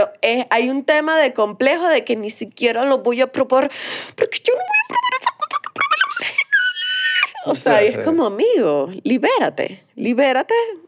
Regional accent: Venezuela; Y somos todos los venezolanos

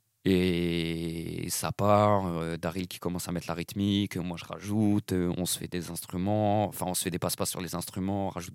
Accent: Lille, Hauts-de-France, France; une sauce de chez nous à Lille, que t'entends nulle part ailleurs

